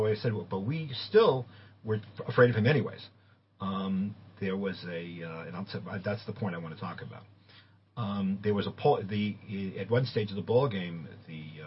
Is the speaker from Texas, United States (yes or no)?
no; Boston, Massachusetts, United States; I didn't do that because I was from Boston. People from Boston got a pass.